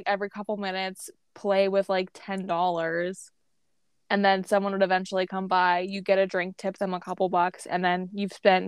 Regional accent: Florida, United States; I grew up in Florida. Yes, it's my favorite restaurant.

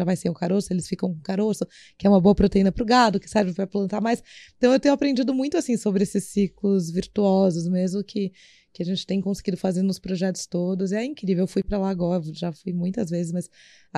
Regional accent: Brazil; e da gente como brasileiro ter essa consciência

